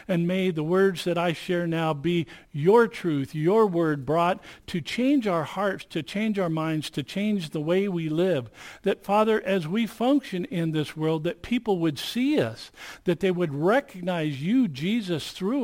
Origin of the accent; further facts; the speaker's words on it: Jungo, Nevada, United States; also born or lived in Winnemucca; I'm from Winnemucca. I actually grew up in Jungo when it was a town way back when, back in the 60s in the dirt.